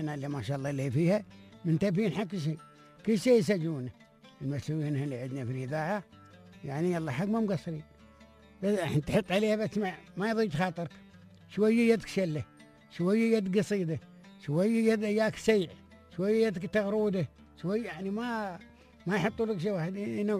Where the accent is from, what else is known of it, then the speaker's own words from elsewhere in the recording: United Arab Emirates; قصيدنا نحن ولهجتنا نحن